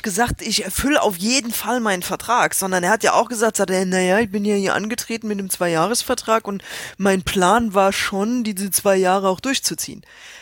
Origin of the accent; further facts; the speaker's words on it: Rhineland-Palatinate, Germany; Mein Freund sagt immer, ich komme aus der Pfalz, weil das Bundesland Rheinland-Pfalz heißt, aus dem ich komme.